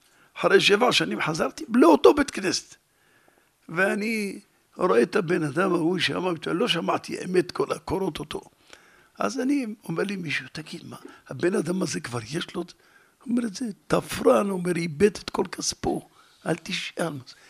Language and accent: Hebrew; Jerusalem, Jerusalem District, Israel; בקיצור, אני מירושלים, וזה.